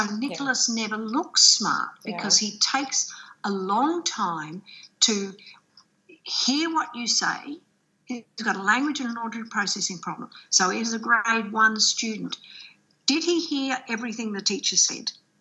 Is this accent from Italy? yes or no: no; Australia; And Captain Cook was the last of the great explorers, and we're Australian.